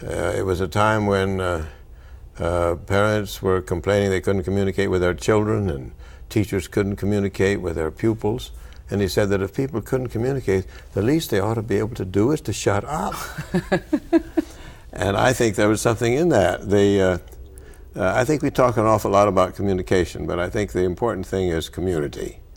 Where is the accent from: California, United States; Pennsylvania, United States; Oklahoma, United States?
Oklahoma, United States; Tulsa; And I was raised in Tulsa, Oklahoma. Oklahoma, when I was there, it was very conscious of having been the 46th state, of having come into the Union rather late.